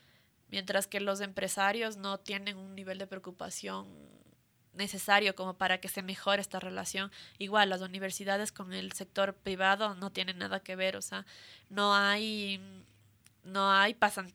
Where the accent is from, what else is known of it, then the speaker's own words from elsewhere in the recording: Ecuador; que es lo que nos falta a nosotros como ecuatorianos